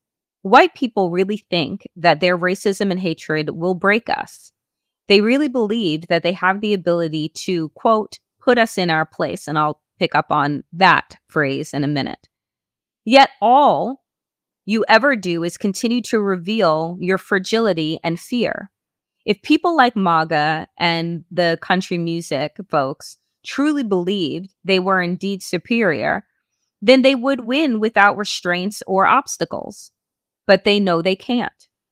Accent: Jamaica; I love being Jamaican. I love the culture and the food and the resilience and the poetry and the music

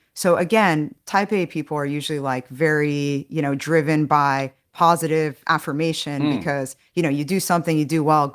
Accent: California, United States; So I grew up in the Bay Area. I'm Armenian. My parents moved to the U.S. from Iraq, actually.

